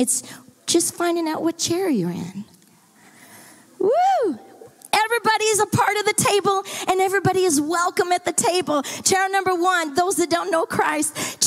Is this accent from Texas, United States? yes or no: yes; Dallas, Texas, United States; You know, I come from the South. I come from the Bible Belt of the Bible Belt. I've come from Dallas, Texas, which is the buckle of the Bible Belt. Right? I love my city.